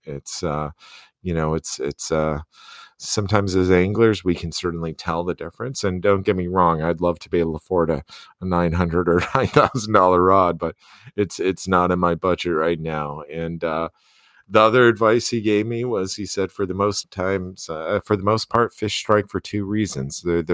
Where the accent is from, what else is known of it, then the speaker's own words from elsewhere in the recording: Wisconsin, United States; also born or lived in Montana; didn't start fly fishing until I moved to Montana. I've been growing up spinning and bait fishing. I grew up in Wisconsin.